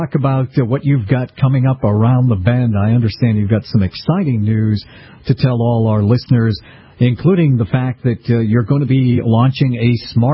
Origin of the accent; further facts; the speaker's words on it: Boston, Massachusetts, United States; But it's certainly a great place, as is my hometown of Boston.